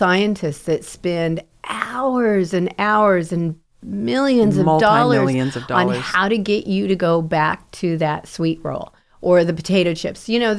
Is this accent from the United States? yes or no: yes; United States; I'm an American. I get defensive. Don't you go saying mean things about my culture and my country.